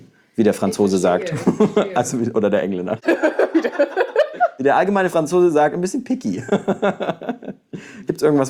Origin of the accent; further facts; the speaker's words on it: Bavaria, Germany; ich komme ja aus dem Kaff aus Bayern.